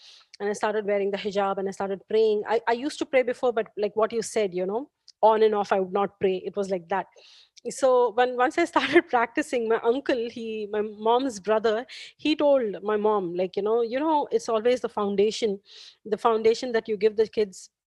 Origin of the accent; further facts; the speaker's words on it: India; I'm from India, so in India again, like, you know, there were a lot of distractions